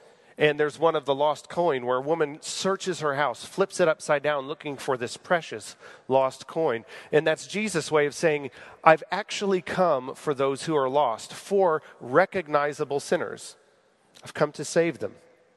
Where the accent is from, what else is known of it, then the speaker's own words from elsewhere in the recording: Missouri, United States; but since I grew up in Missouri on a farm